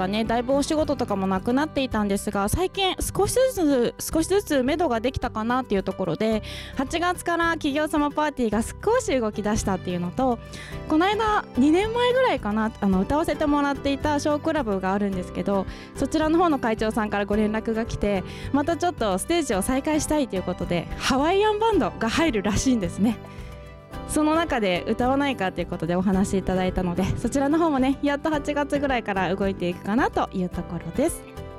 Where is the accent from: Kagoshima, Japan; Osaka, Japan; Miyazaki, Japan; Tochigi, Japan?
Miyazaki, Japan; born there; 南国は宮崎生まれ、 … が送るポコポカチャンネル。